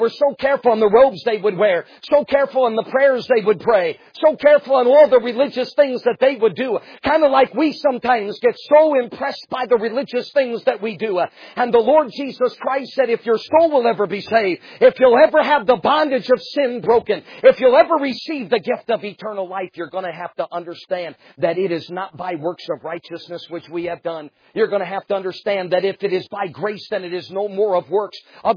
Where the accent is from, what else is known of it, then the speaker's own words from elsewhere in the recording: Connecticut, United States; I mean, where I live in Arizona and where I grew up in Connecticut, religion's much different.